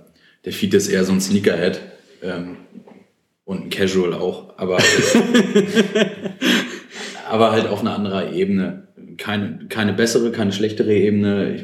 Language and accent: German; Hesse, Germany; born there; 25 Jahre alt. Der ein oder andere wird mich wahrscheinlich auch kennen. Ich bin gebürtiger Hesse und wohne auch immer noch in Hessen, in der unmittelbaren Nähe von Frankfurt am Main.